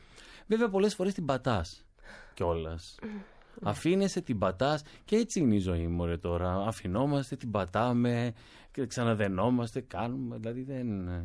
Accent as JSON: {"language": "Greek", "town": "Ioannina", "region": "Epirus", "country": "Greece", "lives_now": "Athens, Greece", "said": "λέω καλημέρα όπως έλεγα στο χωριό μου, στα Γιάννενα, στο κέντρο της Αθήνας."}